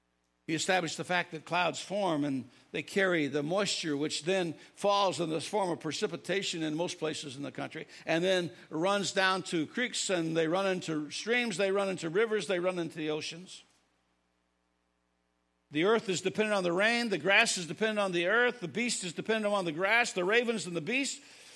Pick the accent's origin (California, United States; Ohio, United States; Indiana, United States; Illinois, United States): Illinois, United States; I grew up in Illinois, and I know the Great Lakes was up in Chicago. We were about 40 miles south, and I really didn't know a lot about the Navy.